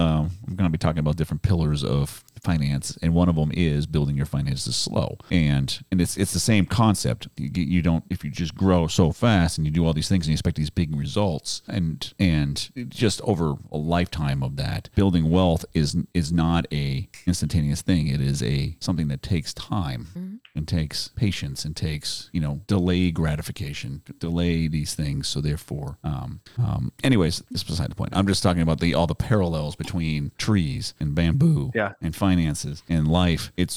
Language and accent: English; Boston, Massachusetts, United States; also born or lived in Kansas / Kansas City / Buffalo / Fremont; I have moved around a lot, growing up in Boston, moving out to Kansas, moving out to Kansas City, Missouri, essentially moving to Buffalo, New York, moving back to Kansas City, moving up to Fremont.